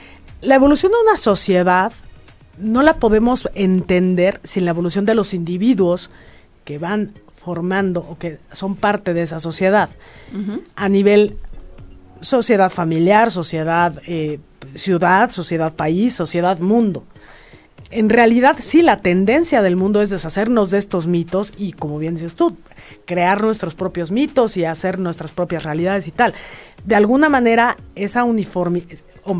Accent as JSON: {"language": "Spanish", "country": "Mexico", "said": "Como mexicanos, el Malinche. Somos los hijos de la Malinche."}